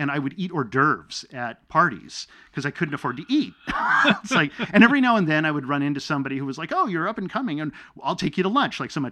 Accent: Canada; born there; I was born in Canada, and so I have Canadian citizenship.

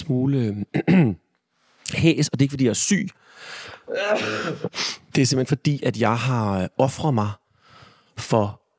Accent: Region of Southern Denmark, Denmark; also born or lived in Copenhagen; jeg er født i København, men er opvokset på Fyn.

